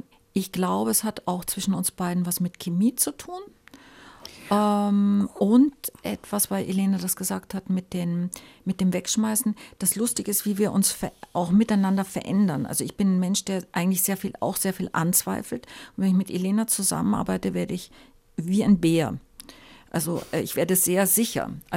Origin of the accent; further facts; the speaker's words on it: Germany; auch wenn man mich jetzt reden hört, ja, ich bin Deutsche